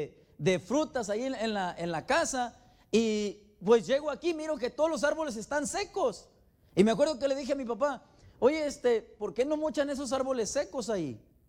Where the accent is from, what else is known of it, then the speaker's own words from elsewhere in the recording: Mexico; moved away; Cuando yo llegué aquí de México, recuerdo la primera vez, llegué en el invierno aquí